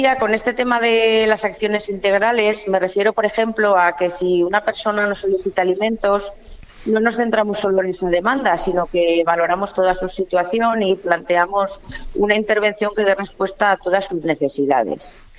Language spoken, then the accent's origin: Spanish; Castile and León, Spain; Yo soy leonesa y pues fíjate qué lejos me queda.